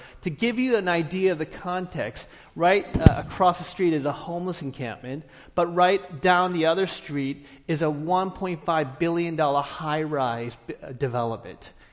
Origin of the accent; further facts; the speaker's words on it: Canada; now in Los Angeles, United States; I'm from Canada, a small town in Canada, so I'm not used to this stuff, this big city life.